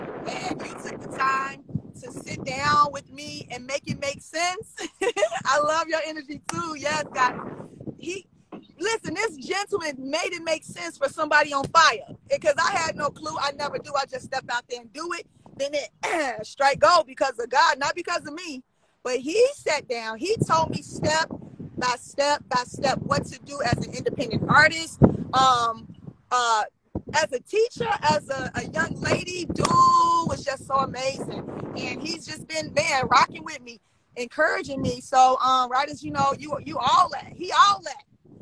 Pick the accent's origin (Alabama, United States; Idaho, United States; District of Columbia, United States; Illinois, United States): Illinois, United States; Chicago; And Chicago is on my heart. I'm born and raised in Chicago, Southside, Hyde Park. I went to Kenwood Academy, so that's where I identify. But I left there 15 years ago, so I'm living a suburban life and visiting Chicago